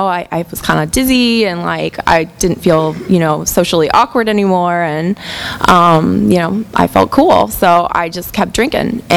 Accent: Tampa, Florida, United States; I'm from Tampa originally. I grew up here. My family's also from Tampa, and I came from a ordinary middle-class family.

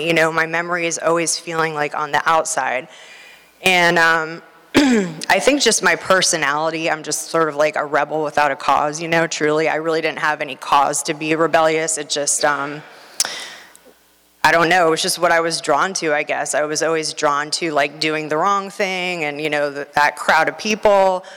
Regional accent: Florida, United States; You know, I'm from Pinellas County, came from a great family, always felt a gaping hole in myself.

